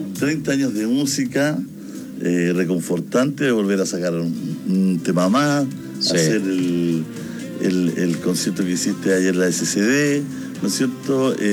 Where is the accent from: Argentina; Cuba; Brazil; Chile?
Chile; Pista de alemán, pero soy chileno.